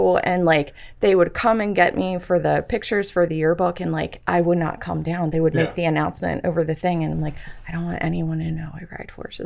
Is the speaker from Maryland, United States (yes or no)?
yes; Pasadena, Maryland, United States; I'm from Pasadena, Maryland.